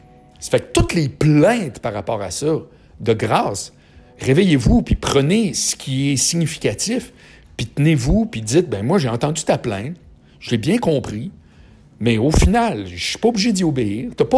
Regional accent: Charlesbourg, Quebec, Canada; je viens de Charlebourg, moi, puis mes amis au secondaire jusqu'à l'université

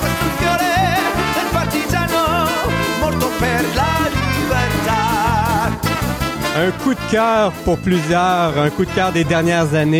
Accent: Quebec, Canada

